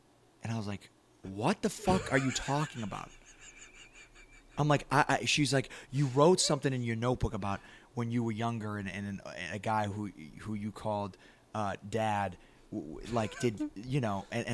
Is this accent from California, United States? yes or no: no; Boston, Massachusetts, United States; I'm from Boston. So she flies back to Boston and she calls me